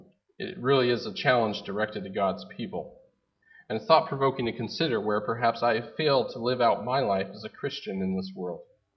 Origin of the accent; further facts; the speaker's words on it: Massachusetts, United States; a friend of mine, Bill Pierce, I grew up with in Massachusetts